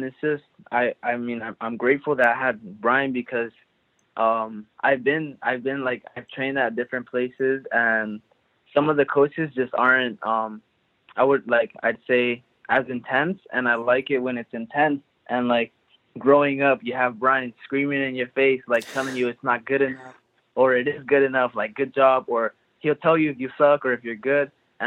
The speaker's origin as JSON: {"language": "English", "town": "Los Angeles", "region": "California", "country": "United States", "tie": "born or raised there", "said": "Yeah, I grew up in South Central LA."}